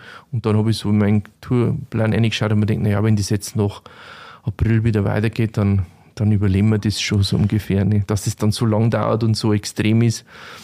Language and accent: German; Bavaria, Germany; accent: Upper Palatinate dialect; Ja, also ich bin in erster Linie eigentlich ein Weitler, weil ich komme aus dem nördlichen Bayerischen Wald. Aber ich darf mich eher als Europäer bezeichnen mit einem Oberpfälzer Dialekt.